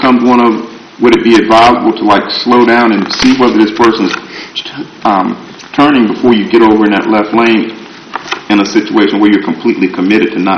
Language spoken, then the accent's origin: English; Virginia, United States; I'm from Southampton County. I mean, I know what these roads look like.